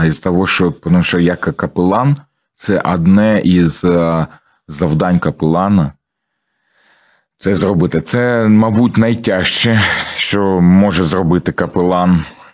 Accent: Mariupol, Donetsk Oblast, Ukraine; first language ru; Ukrainian is a second language; я сам з Маріуполя. І я максимально намагаюся переходити на українську мову. Для мене це тяжко. Тому що я до сих пір я думаю російською, на жаль. Але так сталося, що я виріс в російськомовному середовищі.

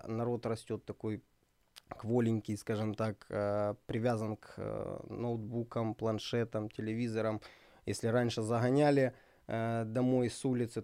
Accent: Sloviansk, Donetsk Oblast, Ukraine; я уроженец города Славянска

